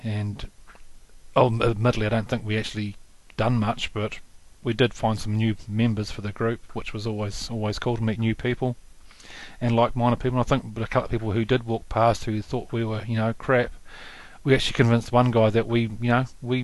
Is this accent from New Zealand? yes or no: yes; Invercargill, Southland, New Zealand; I'm from Invercargill.